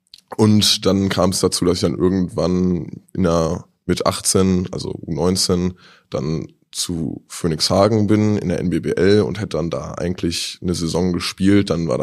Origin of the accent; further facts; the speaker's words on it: Dortmund, North Rhine-Westphalia, Germany; Ja, ich komme ja aus Dortmund, das heißt, notwendigerweise hat man mit Fußball angefangen